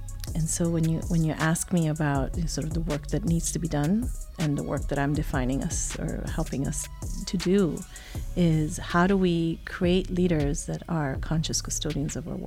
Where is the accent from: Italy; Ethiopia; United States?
Italy; also born or lived in Switzerland; I was born in Switzerland, raised in Italy, German mom, American dad, lived just about all the continents and speak five languages.